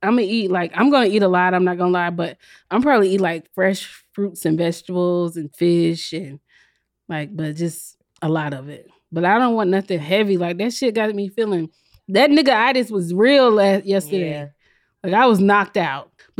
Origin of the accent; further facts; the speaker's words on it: South Carolina, United States; end up racing somebody at the end of the night at some point drunk, barefoot in the street because I'm from South Carolina.